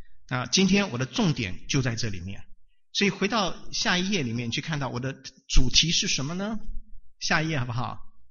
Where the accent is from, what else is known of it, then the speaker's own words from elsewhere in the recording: China; 对不起，我从中国来，我尽量用中国的字眼